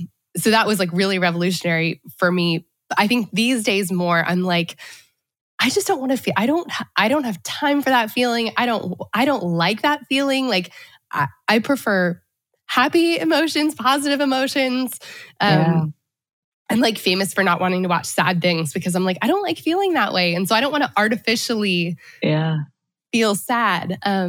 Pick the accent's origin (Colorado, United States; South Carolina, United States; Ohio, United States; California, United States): Colorado, United States; also born or lived in Boston; now in Nashville, United States; I guess that's, I feel like I've met some Wyomingers because I grew up, I'm born and raised in Colorado. So